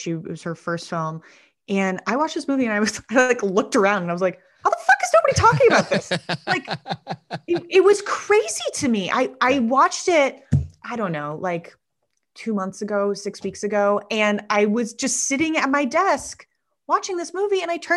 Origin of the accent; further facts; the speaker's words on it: New York, United States; also born or lived in Connecticut; I grew up in New York and Connecticut, and I lived in Bed-Stuy for 6 years